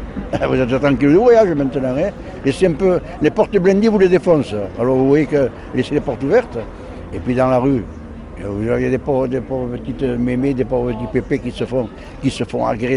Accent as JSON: {"language": "French", "town": "Nice", "region": "Provence-Alpes-Côte d'Azur", "country": "France", "tie": "born or raised there", "said": "Je suis né à Nice, oui."}